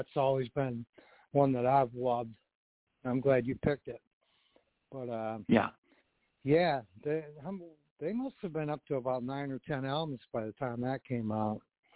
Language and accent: English; New York, United States; We grew up in the Western New York market.